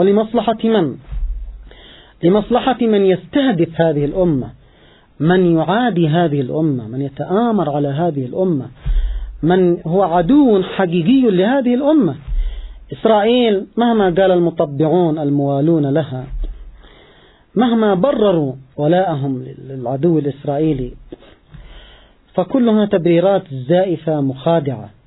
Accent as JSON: {"language": "Arabic", "country": "Yemen", "said": "نحن كشعب يمني وما نأمله لأمتنا الإسلامية كافة في مسيرة حياتنا"}